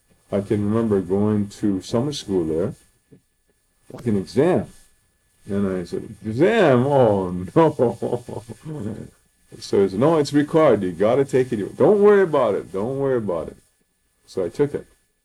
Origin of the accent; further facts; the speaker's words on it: Ho'olehua, Hawaii, United States; I was born on Ho'olehua, Molokai, in 1942.